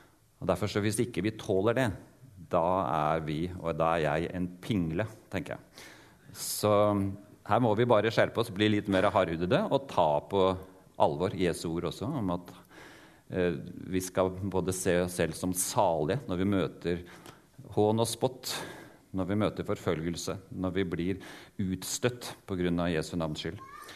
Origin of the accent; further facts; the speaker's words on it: Oslo, Norway; now in Kristiansand, Norway; Jeg Oslo-gutt, som dere hører, men bor for tiden, og det har jeg gjort i 20 år, i Kristiansand. Og jeg vokste opp da i Oslo, i en god kristen familie.